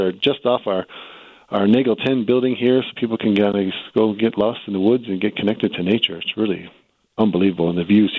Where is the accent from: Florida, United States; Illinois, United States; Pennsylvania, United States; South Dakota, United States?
South Dakota, United States; and I grew up in South Dakota. It kind of reminds me of a little mini Black Hills, just kind of up and down curvy roads.